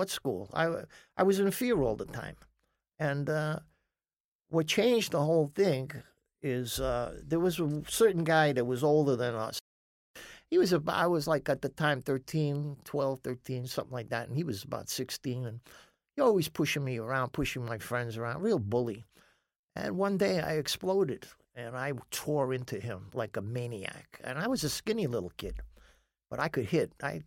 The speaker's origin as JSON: {"language": "English", "town": "New York City", "region": "New York", "country": "United States", "tie": "born there", "said": "I was born actually in Little Italy on the Village."}